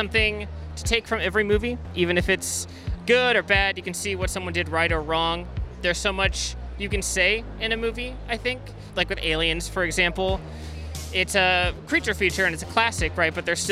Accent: San Diego, California, United States; I'm from San Diego, California, and I am addicted to movies.

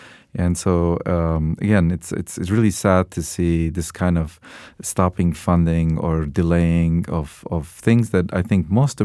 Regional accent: Lebanon; moved away as an adult; now in United States; Yeah, so I came to U.S. as an 18-year-old, and I was from Lebanon, where science is not very strong in the university and teaching.

